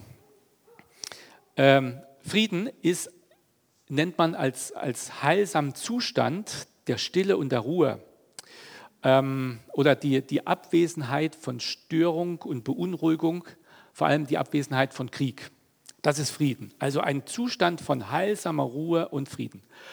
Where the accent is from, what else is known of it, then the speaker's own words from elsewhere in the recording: Switzerland; wie gehen wir eigentlich so als Mitteleuropäer, als Schweizer, die wir doch relativ friedlich leben, damit um?